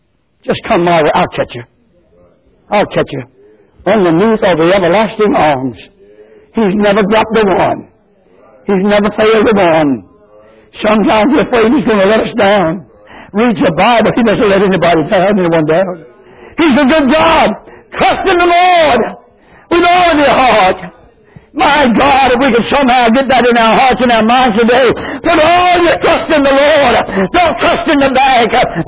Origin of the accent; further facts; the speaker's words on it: Fox Hill, New Providence, Bahamas; I told you I was raised in Fox Hill. Right beside our house, 196 Beach Road, there's a lane.